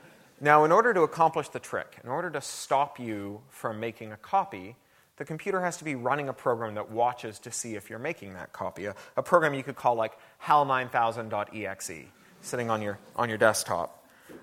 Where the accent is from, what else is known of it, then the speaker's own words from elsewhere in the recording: Canada; As a Canadian, I apologize for the CD and for